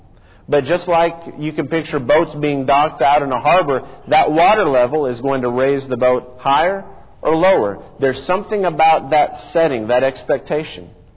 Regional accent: Memphis, Tennessee, United States; I grew up in the Memphis area, and a lot of people came to Memphis to see Graceland, to see where … lived, to see that place.

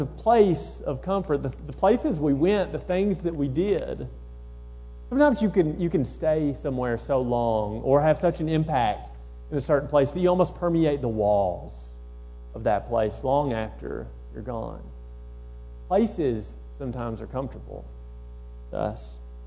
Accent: Lawrenceburg, Tennessee, United States; now in Columbia, United States; I'm from Lawrenceburg, Tennessee, and even though I haven't lived there, in fact, I've probably nearly lived away from that town as long as I lived in that town

